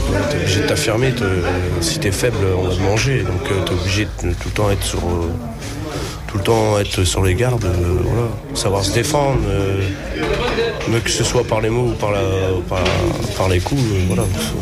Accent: Brittany, France; Alors que je suis breton, je suis français.

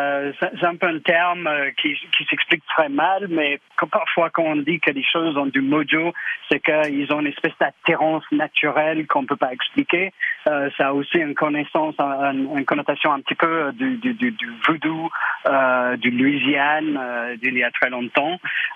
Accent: Wales, United Kingdom; French is a second language; now in France; En effet, moi, je suis gallois d'origine, mais d'adoption française. Je suis en France depuis plus de 20 ans, mais au départ, oui, gallois.

